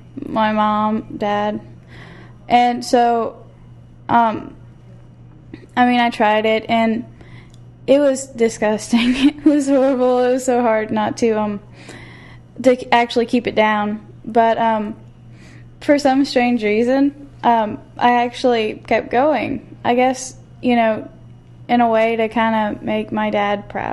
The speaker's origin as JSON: {"language": "English", "town": "Evansville", "region": "Indiana", "country": "United States", "tie": "born or raised there", "said": "Well, I was born and raised here in Evansville."}